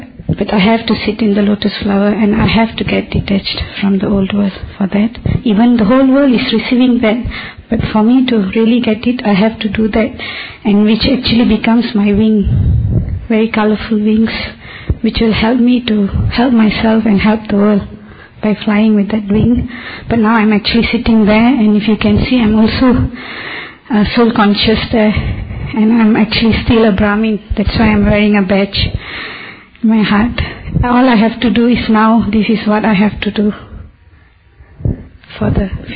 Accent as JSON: {"language": "English", "country": "Malaysia", "said": "from Malaysia."}